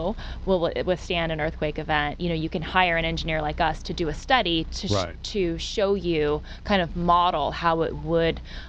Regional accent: California, United States; I grew up in the Valley. There wasn't an apartment building without a tuck under parking spot.

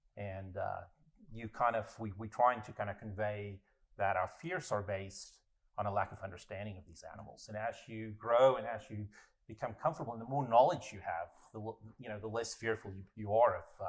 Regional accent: South Africa; I grew up in the South African waters

